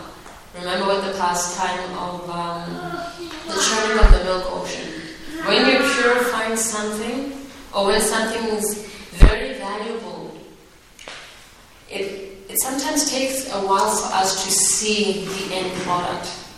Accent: Botswana; I'm a Hare Krishna, what, I'm from Botswana

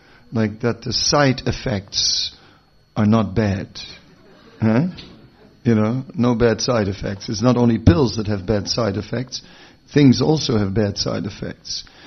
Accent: Amsterdam, North Holland, Netherlands; English is a second language; Like, I'm from Amsterdam

